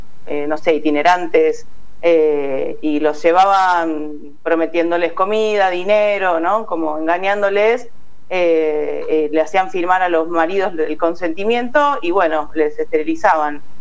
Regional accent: Argentina; Yo soy argentina, sí

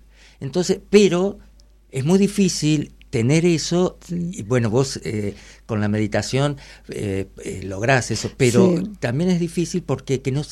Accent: Rufino, Santa Fe, Argentina; Y soy de Rufino, de Santa Fe.

